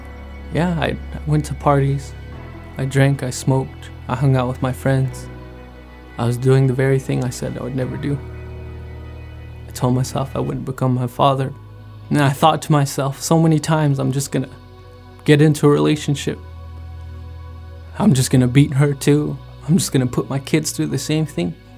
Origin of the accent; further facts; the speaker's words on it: United States; I grew up on the Navajo Reservation.